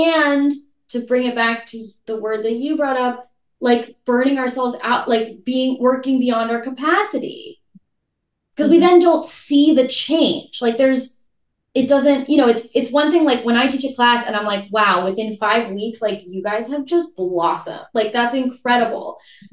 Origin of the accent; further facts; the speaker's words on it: California, United States; I'm a Californian.